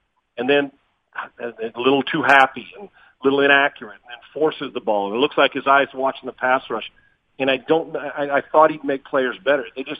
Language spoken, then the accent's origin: English; San Diego, California, United States; also born or lived in Dallas; now in Houston, United States; I'm from San Diego. I live in, you know, I've lived in Dallas. My kids went to school in Dallas. I'm in Houston now.